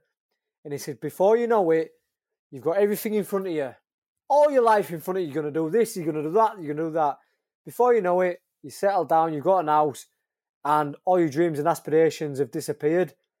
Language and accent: English; Leeds, Yorkshire and the Humber, United Kingdom; I'm from Leeds.